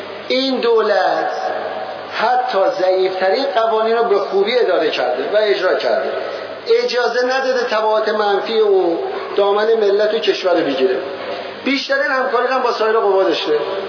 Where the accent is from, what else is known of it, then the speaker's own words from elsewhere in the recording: Iran; والا ما ایرانی هستیم، والا بلا ما ایرانی هستیم.